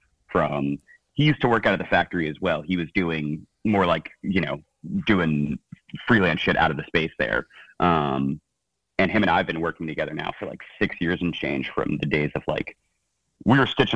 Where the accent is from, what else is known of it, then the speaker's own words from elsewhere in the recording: New York, United States; I'm from like outside Poughkeepsie area originally.